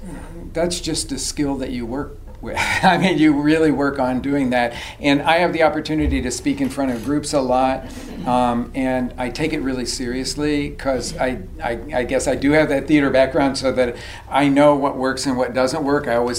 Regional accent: Oklahoma City, Oklahoma, United States; I come from Oklahoma City

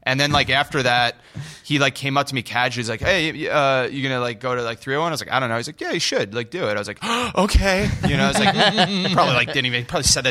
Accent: New Jersey, United States; I grew up outside New York, like in North Jersey.

